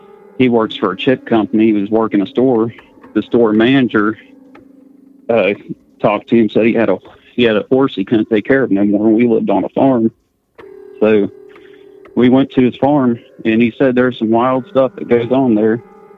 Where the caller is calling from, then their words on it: West Virginia, United States; I'm calling from West Virginia. This happened here.